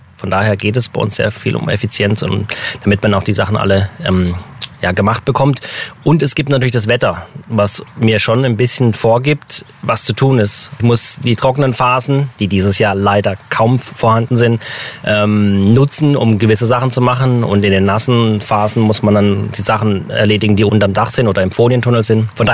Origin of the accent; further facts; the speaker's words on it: Freiburg, Baden-Württemberg, Germany; also wir kommen aus Freiburg hier an Kaiserstuhl.